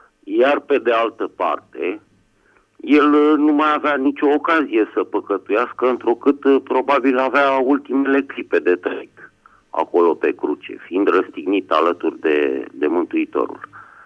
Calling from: Bucharest, Romania; din București

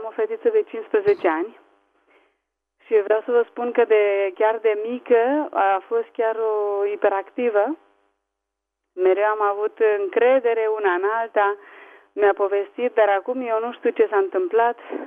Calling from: Spain; Sunt din Spania.

